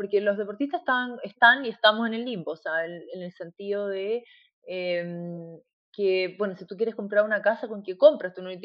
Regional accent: Recoleta, Santiago Metropolitan Region, Chile; Entonces yo, si soy de Recoleta, que esa es mi comuna, ya no teníamos piscina hace 25 años atrás

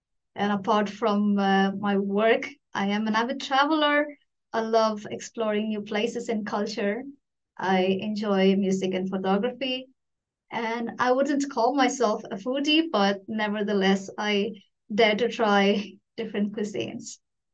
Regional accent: India; moved away as an adult; now in Sweden; I'm born and raised in India. I moved to Sweden 4 years ago

